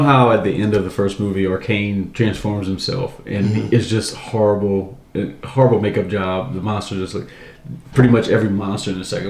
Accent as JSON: {"language": "English", "region": "Louisiana", "country": "United States", "tie": "born or raised there", "said": "You know, I was growing up in South Louisiana. I used to do a lot of fishing."}